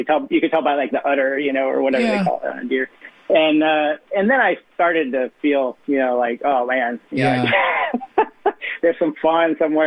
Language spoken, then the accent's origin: English; Midwest, United States; Well, you know, I'm from the Midwest and grew up on a farm, so I don't have necessarily the, you know, animals or you know, family members type thing.